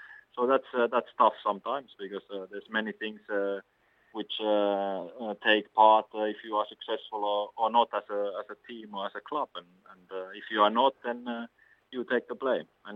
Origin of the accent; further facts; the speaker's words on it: Finland; English is a second language; I come from Finland